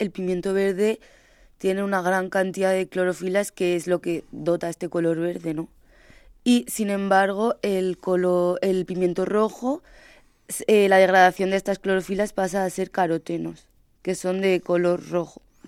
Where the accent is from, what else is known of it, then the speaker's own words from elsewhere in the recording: Teruel, Aragon, Spain; now in Orihuela, Spain; Yo soy fuera de aquí, yo soy de Teruel, de Aragón, y yo vine aquí a estudiar Orihuela y fue la primera vez que yo vi el pimiento en ensaladas, por ejemplo.